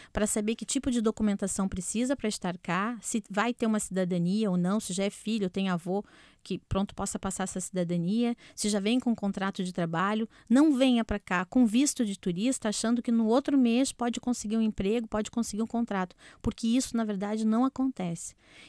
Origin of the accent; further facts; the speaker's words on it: Brazil; now in Portugal; porque nós viemos do Brasil, ninguém sabe do nosso passado e por que nós viemos para cá